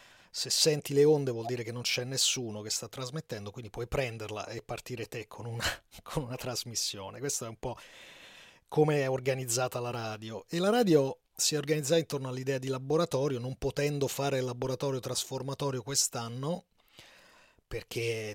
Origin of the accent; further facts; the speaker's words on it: Rome, Lazio, Italy; born there; moved away as an adult; in procinto di partire per l'emigrazione da Roma, io sono nato a Roma